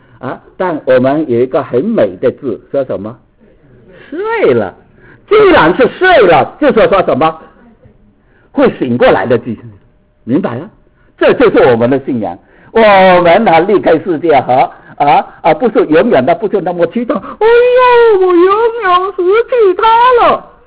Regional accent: Hong Kong; 阿姨，我从香港来

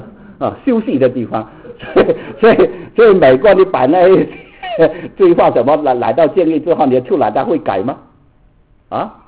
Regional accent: China; 今天我们中国人有一个小组叫哈佛小组啊

